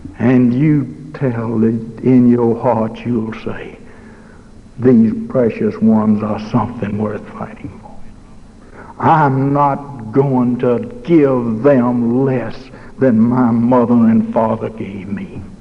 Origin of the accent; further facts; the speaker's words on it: Alabama, United States; You know, I come from Alabama, and we claim to have a pretty good football team down there.